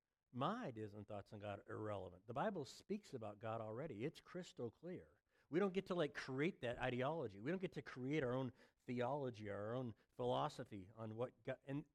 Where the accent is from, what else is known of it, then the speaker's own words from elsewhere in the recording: Oregon, United States; I come from Oregon, so I know about the tree huggers.